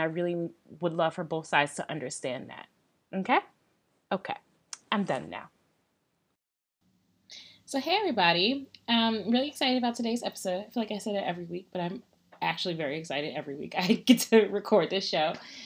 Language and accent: English; Baltimore, Maryland, United States; now in Missouri, United States; And you guys know I'm from Baltimore. And so my perspective typically comes from that urban background, city background